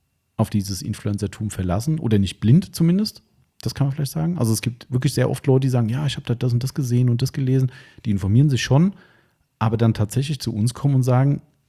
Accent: Hesse, Germany; Also ich bin da hier aus dem Taunus.

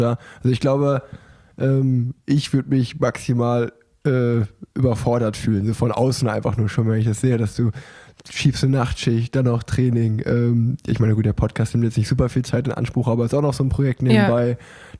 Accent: Hanover, Lower Saxony, Germany; Ich komme aus Hannover.

